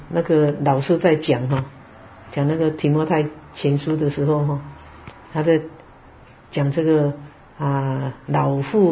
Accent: China; 就是就像我们中国人常常讲说神话

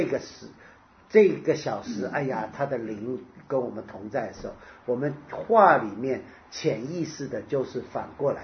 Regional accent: Taiwan; 我在台湾长大，一到秋冬到冬天春天，哇，不能睡觉的。而且我以前住在北投山上，年轻的时候，那北投山上就是阴雨绵绵

